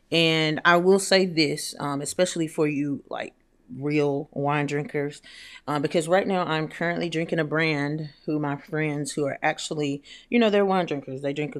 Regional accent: Atlanta, Georgia, United States; Like I said, I am from Atlanta, Georgia

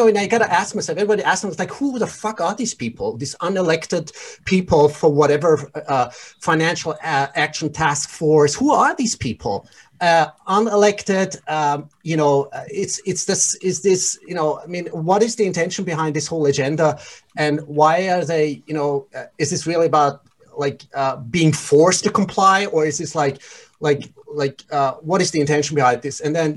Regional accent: Iran; I come from Iran

